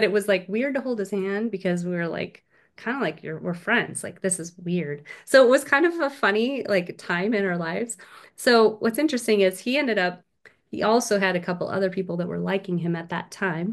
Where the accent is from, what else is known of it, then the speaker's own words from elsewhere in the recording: Washington, United States; that's about where I grew up, north of Seattle in a small town.